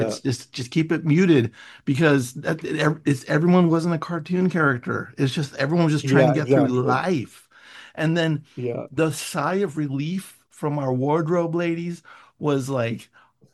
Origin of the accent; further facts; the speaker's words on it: San Francisco, California, United States; now in Los Angeles, United States; the other beautiful thing is I'm from San Francisco, so the baseball thing in the United States, it's when it comes to San Francisco and Los Angeles. I live in Los Angeles now, which is enemy territory.